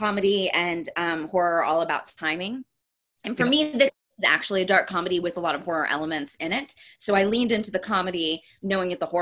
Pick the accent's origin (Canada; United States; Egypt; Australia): United States; Texas; growing up in East Texas, that's where I'm from